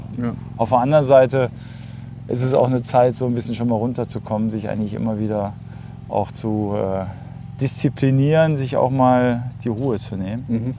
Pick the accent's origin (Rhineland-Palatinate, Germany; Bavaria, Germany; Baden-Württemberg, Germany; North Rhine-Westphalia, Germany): North Rhine-Westphalia, Germany; ich komme aus dem Ruhrgebiet